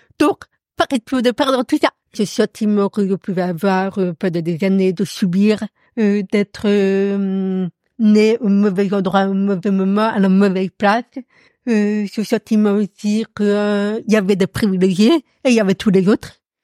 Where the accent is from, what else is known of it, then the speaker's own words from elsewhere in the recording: Paris, Île-de-France, France; mes parents se sont séparés quand j'avais 9 ans et j'ai passé le reste de mon enfance à Paris.